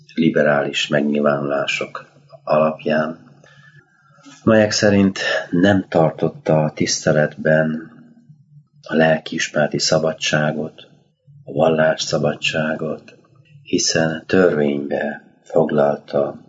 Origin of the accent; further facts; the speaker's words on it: Hungary; Mi magyarok vagyunk, így Szent István király népéhez tartozunk